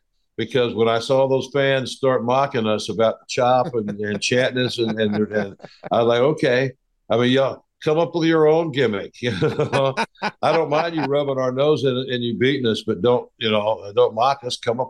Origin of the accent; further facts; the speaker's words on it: the South, United States; But man, It's just, I grew up in the burbs in the South, man.